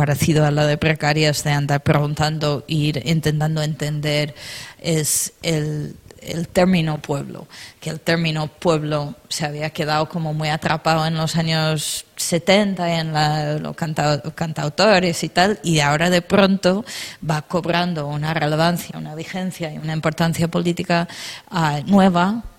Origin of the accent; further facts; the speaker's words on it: Castile and León, Spain; Yo estaba en mi pueblo organizando unas varias movidas para la huelga y intentando hacer, vamos, conseguimos en un pueblo como que se puede hacer más cosas porque es muy chico.